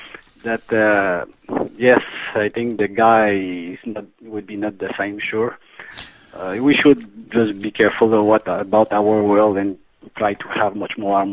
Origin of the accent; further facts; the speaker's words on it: Canada; I am a Canadian.